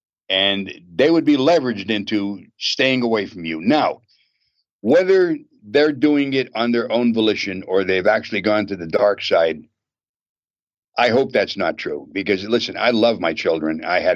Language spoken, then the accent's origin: English; Pennsylvania, United States; born there; You will see the story starting with when I was born back in Pennsylvania in 1936, right up to the point that I left.